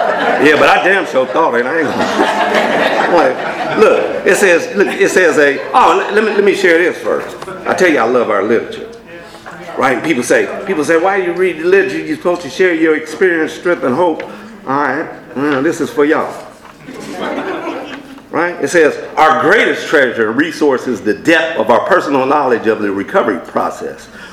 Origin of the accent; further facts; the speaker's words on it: Midwest, United States; I'm from the Midwest.